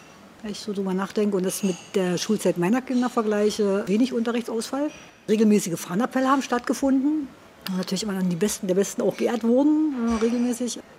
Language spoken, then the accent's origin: German; Senftenberg, Brandenburg, Germany; now in Braunschweig, Germany; Meine Heimat ist tatsächlich jetzt mittlerweile hier in Braunschweig. Ich bin ja meiste Zeit meines Lebens, wo ich in Senftenberg gewohnt habe, habe ich tatsächlich in Raunow gewohnt. Das war so ein kleiner Ortsteil. Das ist leider abgebaggert worden tatsächlich. Das war dörflich gelegen.